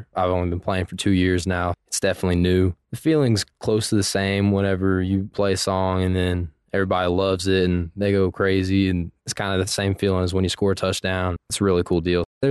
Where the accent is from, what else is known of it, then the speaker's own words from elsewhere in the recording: Midlothian, Texas, United States; So I'm from Midlothian, Texas. It's about 30, 45 minutes south of Dallas. Grew up there.